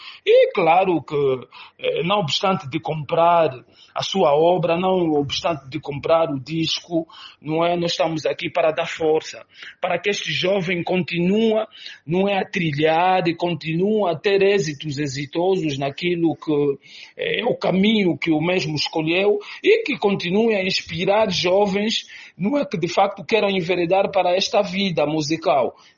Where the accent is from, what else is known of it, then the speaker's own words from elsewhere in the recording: Luanda, Angola; nós, os jovens, não é enquanto angolanos, enquanto luandenses